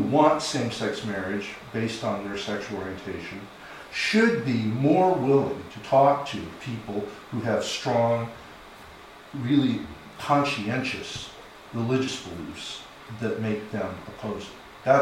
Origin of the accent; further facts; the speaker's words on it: United States; I, as an American and a Christian, I have a really hard time with that.